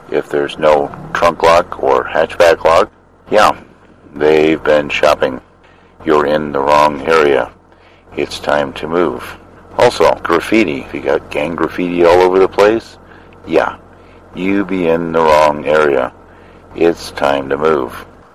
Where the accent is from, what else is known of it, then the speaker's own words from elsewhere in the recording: Michigan, United States; growing up outside the Detroit area, we'd go down there occasionally